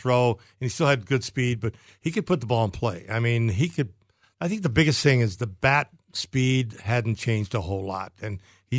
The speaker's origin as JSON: {"language": "English", "town": "Chatham", "region": "Ontario", "country": "Canada", "moved": "as an adult", "lives_now": "United States", "said": "I've lost it. I signed when I was 18 years old. I came over here in 1962. I think my accent's gone."}